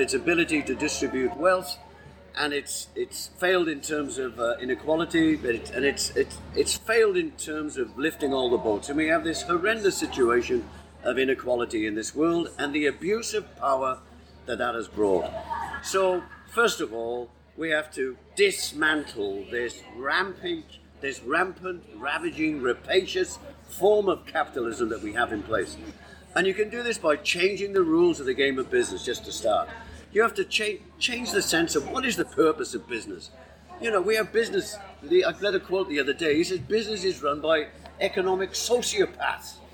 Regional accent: Cardiff, Wales, United Kingdom; Cardiff is my hometown. I used to run around Butte Park when I was 3 and 4 years old.

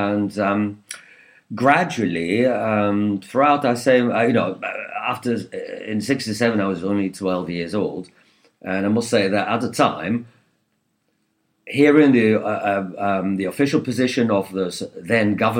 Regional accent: Israel; Growing up in Israel, I mean, people are sort of politically aware

